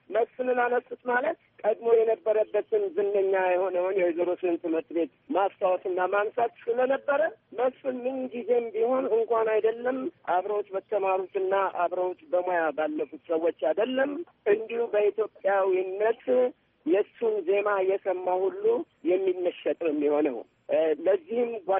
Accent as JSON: {"language": "Amharic", "town": "Dessie", "region": "Amhara", "country": "Ethiopia", "tie": "born or raised there", "said": "በወሎ ክፍለ ሀገር ደሴ ከተማ በተለይ ሮቢት አኖኒማ በሚባለው አካባቢ ተወለድን። እዛ ለብዙ ጊዜ አሳልፈን ለትምህርት ስንደርስ በመምህር ካልወልድ ትምህርት ቤት ከአንድ እስከ ስድስተኛ ክፍል አብረን ተማር።"}